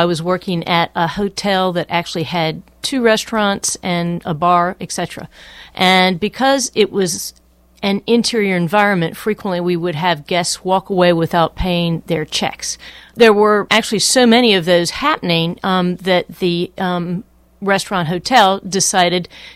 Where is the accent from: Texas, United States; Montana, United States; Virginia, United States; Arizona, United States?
Virginia, United States; Richmond; I was born and raised in Richmond.